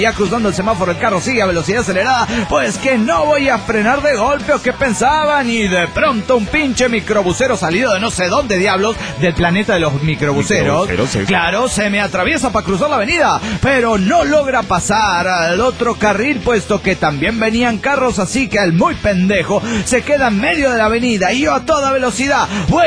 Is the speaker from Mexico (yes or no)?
yes; Morelia, Michoacán, Mexico; de Morelia, Michoacán, México!